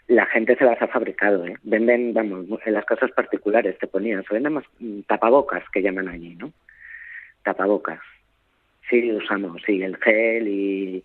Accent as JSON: {"language": "Spanish", "country": "Spain", "said": "soy española y no tengo muchos problemas de comunicación, pero enseguida notan que no eres de allí, ¿no?"}